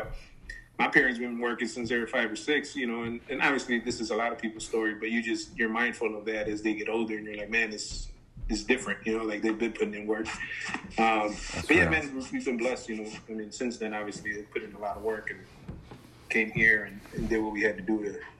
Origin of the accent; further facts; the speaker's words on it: Chicago, Illinois, United States; I was born in Humboldt Park. I grew up in the, what is now like the Wicker Park, Bucktown area, for the first couple of years, and then in the Hermosa area after that. So mostly west side, and then northwest side of Chicago